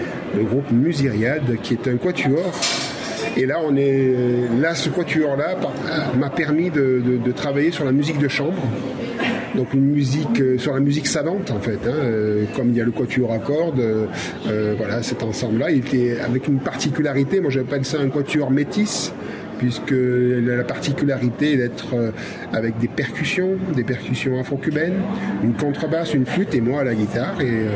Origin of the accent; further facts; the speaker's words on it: France; also born or lived in Dakar, Senegal; martiniquais, donc j'ai ces trois et quatre même, puisque j'ai grandi quand même en France, je suis arrivé très tôt en France. Donc j'ai grandi en France, donc j'ai les quatre cultures qui se mélangent en moi.